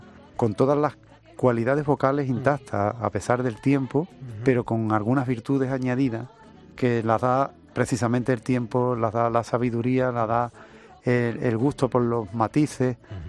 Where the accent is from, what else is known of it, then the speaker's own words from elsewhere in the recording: Huelva, Andalusia, Spain; now in Seville, Spain; Lo que tiene de realidad es que yo soy de Huelva, aunque vivo en Sevilla. Soy de Huelva y es una ciudad marinera